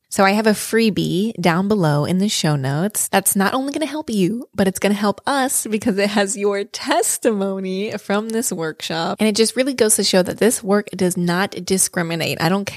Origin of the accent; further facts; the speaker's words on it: Nebraska, United States; For those of you who don't know, I am actually from Nebraska. I am Hispanic.